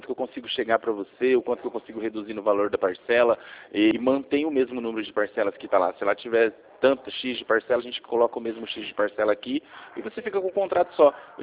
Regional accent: Guarantã, Brazil; Nossa, eu sou lá de Guarantã, você acredita?

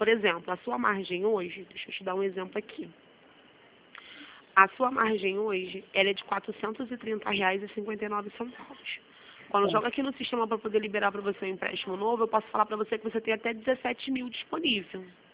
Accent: Rio de Janeiro, Brazil; eu sou aqui do Rio.

